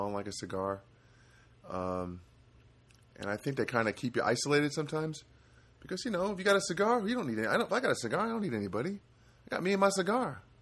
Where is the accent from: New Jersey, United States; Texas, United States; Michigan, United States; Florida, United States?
New Jersey, United States; I mean, I'm from New Jersey.